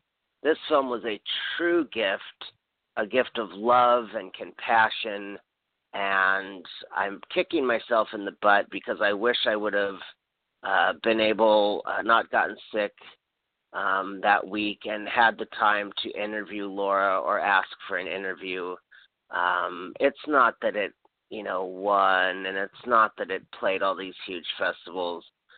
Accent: Hawaii, United States; We need peace. I'm from Hawaii. We need aloha.

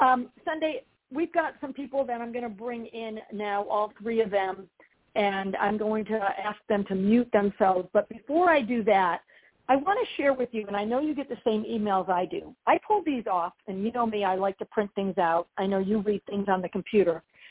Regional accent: Georgia, United States; Founder of poodle rescue arrested on charges of animal cruelty here in my home state of Georgia.

